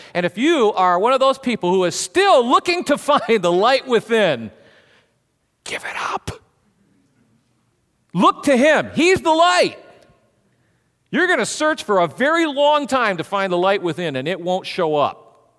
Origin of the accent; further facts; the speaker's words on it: Cassidy, Michigan, United States; Years and years ago, when I was growing up in Cassidy, Michigan, Richard Nixon came to our town. It was an amazing time. I mean, our community was 2,000 people.